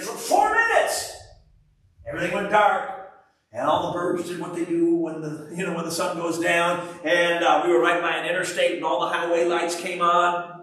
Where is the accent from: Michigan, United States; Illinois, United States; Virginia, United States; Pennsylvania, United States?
Illinois, United States; Chicago; I grew up in Chicago. I'm a city kid. I don't know how to deal with this country stuff.